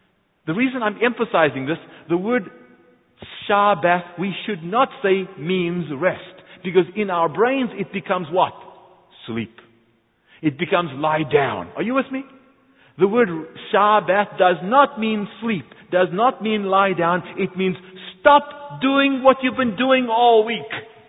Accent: South Africa; when I was born and raised in South Africa, the old British English

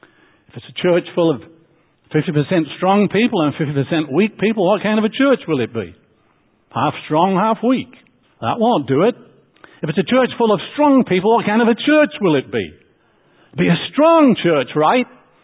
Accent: England, United Kingdom; You know, I come from England, and you know, the English can have a stiff upper lip.

